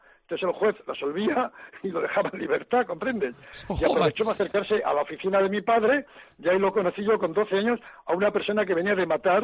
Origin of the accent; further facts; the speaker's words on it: Pamplona, Navarre, Spain; este otoño voy a ir a Pamplona ya porque, en fin, es mi ciudad de origen, la que amo mucho